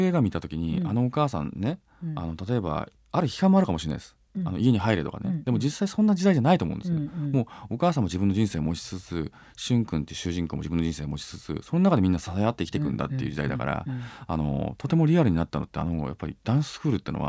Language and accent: Japanese; Kanto, Japan; じゃあ自分たち関東人なので、関東人が喋る前で絵を描いてしまうと